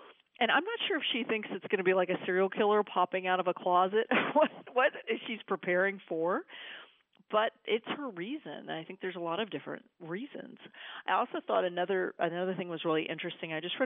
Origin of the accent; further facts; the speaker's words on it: Austin, Texas, United States; Well, I grew up in Austin, Texas, and, you know, born and raised, very proud Texan.